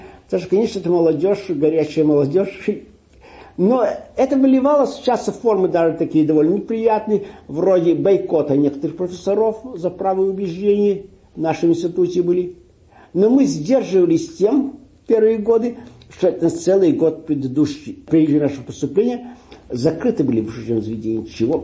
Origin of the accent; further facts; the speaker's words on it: Kyiv, Ukraine; also born or lived in Abdulino, Russia; Родился я в Самарской губернии, в деревне Абдулино. Оттуда выехал, мне было 2 лет.